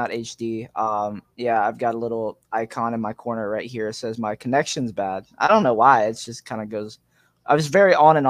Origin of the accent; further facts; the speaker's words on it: the South, United States; accent: Southern; My southern accent really fucks my shit up sometimes.